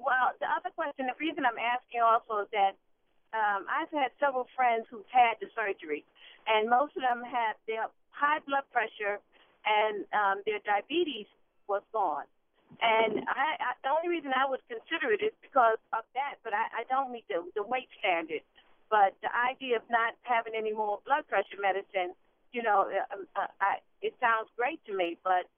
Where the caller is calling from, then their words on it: Helotes, Texas, United States; I'm calling from Helotes, Texas.